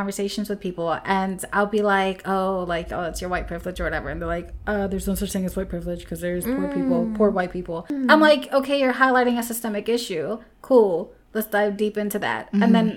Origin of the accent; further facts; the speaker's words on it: United States; But I mean, yeah, like, growing up in the States, we were very much taught, again, to have that Islamophobia